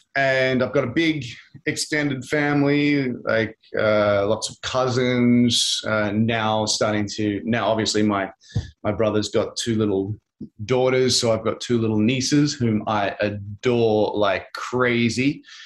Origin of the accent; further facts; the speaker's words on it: Brisbane, Queensland, Australia; born there; So I was born in Brisbane in Australia. It is about an hour and a half flight north of Sydney because most people know Sydney and Melbourne.